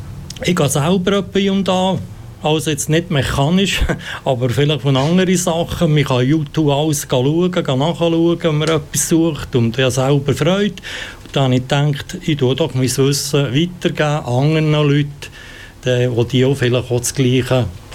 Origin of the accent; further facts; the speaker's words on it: Italy; German is a second language; Ich bin ein richtiger Italiener